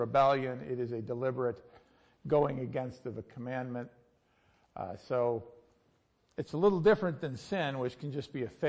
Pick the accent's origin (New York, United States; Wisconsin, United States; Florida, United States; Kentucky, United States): Wisconsin, United States; But I'm not from Buffalo. I'm from Wisconsin, so whatever.